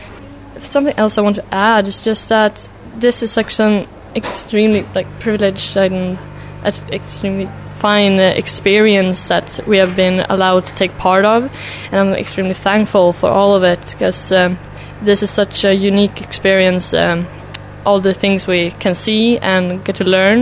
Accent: Sweden; I'm 20 years old and I'm from Sweden and I represent Biografcentralen from Stockholm.

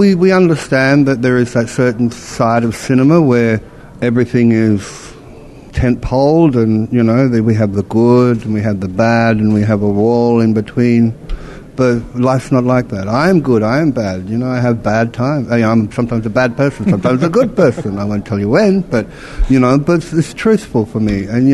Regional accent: Alice Springs, Northern Territory, Australia; You know, I grew up in Alice Springs in the desert. You know what I mean?

